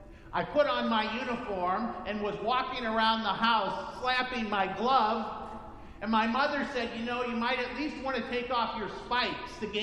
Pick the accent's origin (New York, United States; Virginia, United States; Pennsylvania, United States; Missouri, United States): Missouri, United States; St. Louis; And I'm a Cardinal fan, by the way. I grew up in St. Louis.